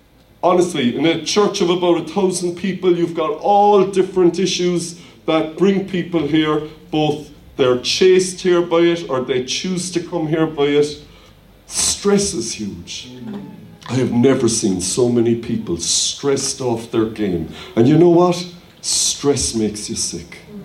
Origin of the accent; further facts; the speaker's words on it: Cork, Munster, Ireland; When I was a child growing up in Cork, the community was where you lived.